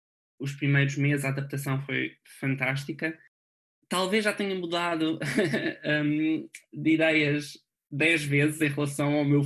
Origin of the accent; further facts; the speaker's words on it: Lisbon, Portugal; apesar de adorar Lisboa, para mim, pronto, eu sei que sou um pouco tendencioso, porque é a cidade onde nasci, cresci